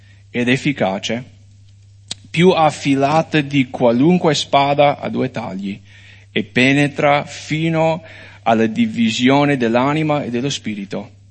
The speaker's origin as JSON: {"language": "Italian", "country": "United States", "said": "Io da americano non l'ho mai visto"}